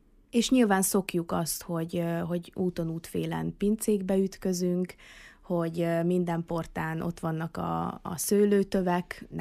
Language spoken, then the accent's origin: Hungarian; Great Hungarian Plain, Hungary; bár alföldi gyerek vagyok, és abszolút a síkságon nőttem föl